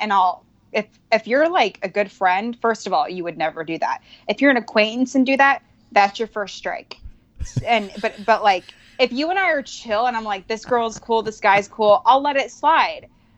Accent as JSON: {"language": "English", "town": "Reno", "region": "Nevada", "country": "United States", "said": "I'm from Reno, where that's like cuisine."}